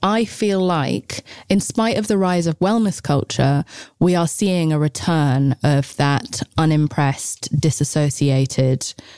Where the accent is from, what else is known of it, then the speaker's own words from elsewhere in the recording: England, United Kingdom; But I'm English and we don't have that reputation.